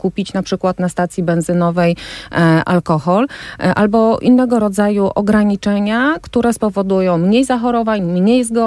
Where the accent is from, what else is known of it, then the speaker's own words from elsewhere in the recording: Wrocław, Lower Silesian Voivodeship, Poland; Ja jestem z Wrocławia